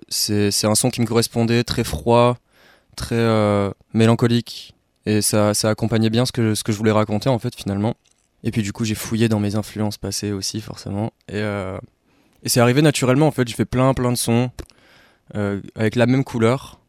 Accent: Lille, Hauts-de-France, France; Alors je viens de notre belle région des Hauts-de-France, de Lille plus exactement.

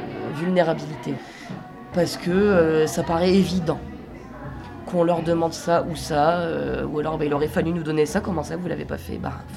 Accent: Arras, Hauts-de-France, France; born there; moi je suis française, hein, suis née à Arras.

